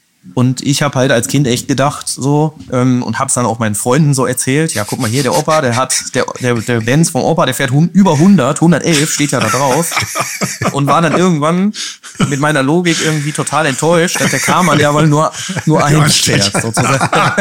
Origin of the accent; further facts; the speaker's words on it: Moers, North Rhine-Westphalia, Germany; now in Duisburg, Germany; also ich wohne jetzt in Duisburg, aber ich komme eigentlich aus Moers